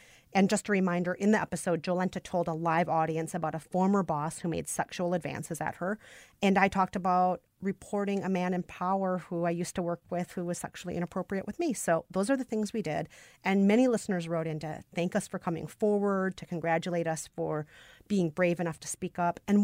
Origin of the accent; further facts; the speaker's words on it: Minnesota, United States; who, of course, I love not just as a Minnesotan, but I just love her because she's hilarious.